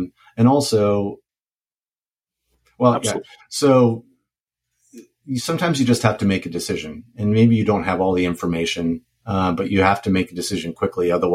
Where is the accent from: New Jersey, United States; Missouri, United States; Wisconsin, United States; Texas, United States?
Wisconsin, United States; I grew up in the Midwest in Wisconsin, and there you have, you know, a couple of big cities, but mostly all these small towns that are, you know, 10 minutes apart from each other.